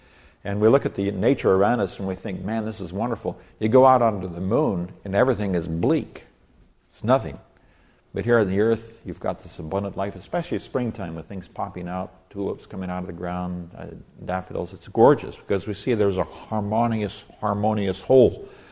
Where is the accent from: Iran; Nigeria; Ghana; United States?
Nigeria; 120 years ago, where I grew up in Nigeria, West Africa, was known as the white man's graveyard.